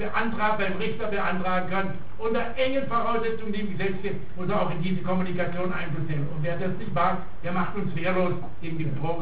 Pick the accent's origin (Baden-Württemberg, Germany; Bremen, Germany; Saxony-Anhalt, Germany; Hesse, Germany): Baden-Württemberg, Germany; Freiburg; born there; ich bin in Freiburg geboren